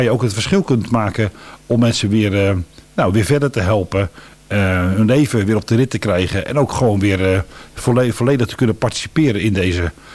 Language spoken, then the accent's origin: Dutch; Alphen aan den Rijn, South Holland, Netherlands; also born or lived in Zeeland; now in Moerkapelle, Netherlands; Nee, van origine kom ik uit Alphen aan de Rijn. Daar ben ik opgegroeid.